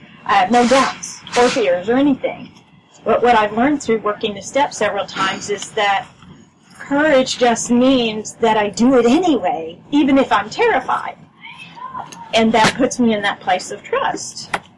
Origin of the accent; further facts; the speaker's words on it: Austin, Texas, United States; I'm from Austin.